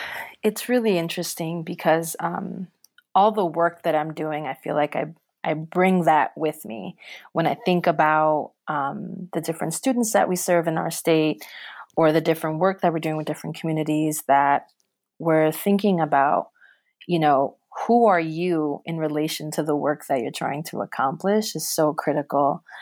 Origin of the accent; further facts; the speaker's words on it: Bronx, New York, United States; So being born and raised in the South Bronx